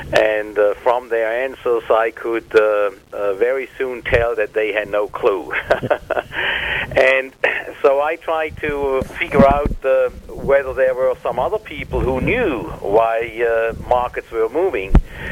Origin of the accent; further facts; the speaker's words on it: Switzerland; English is a second language; Oh, I grew up in Switzerland, in a small town. I went through all the schools.